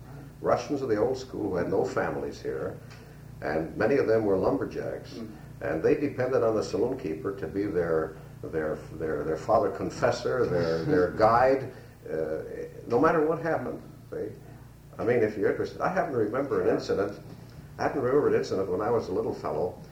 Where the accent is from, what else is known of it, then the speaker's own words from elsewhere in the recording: Milwaukee, Wisconsin, United States; born there; I was born in Milwaukee, 1907.